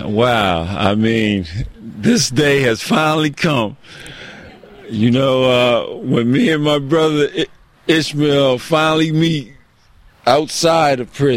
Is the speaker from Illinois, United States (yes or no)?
no; Camden, New Jersey, United States; born there; I was born in Camden, New Jersey.